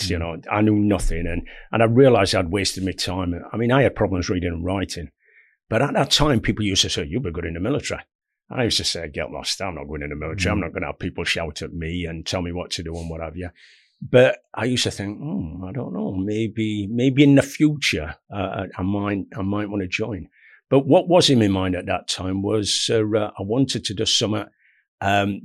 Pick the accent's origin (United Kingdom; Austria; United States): United Kingdom; Sheffield, Yorkshire and the Humber; I was born in Sheffield and I grew up in a place in Sheffield called Attercliffe Darnell.